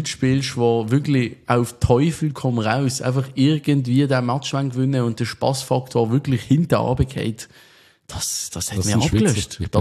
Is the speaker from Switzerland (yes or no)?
yes; Basel, Basel-Stadt, Switzerland; Wir sind als Basler alle unterm Strich.